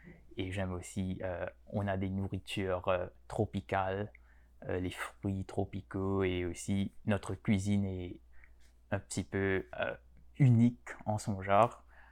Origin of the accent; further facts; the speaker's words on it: Mauritius; first language Mauritian Creole; French is a second language; Alors, nous parlons majoritairement le créole, c'est notre langue maternelle, mais notre créole est basé du français. C'est influencé par le français parce qu'on était colonisé par les Français et les Anglais auparavant.